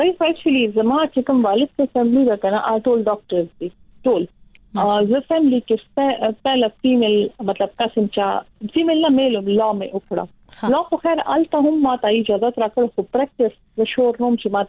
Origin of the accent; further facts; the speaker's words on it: Peshawar, Khyber Pakhtunkhwa, Pakistan; زه په پېښور لوکل یم او زه دلته مطلب دلته پیدا شویل